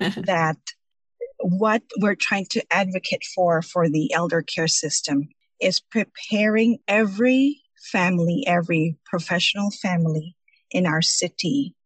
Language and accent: English; Sacramento, California, United States; I am from Sacramento, California.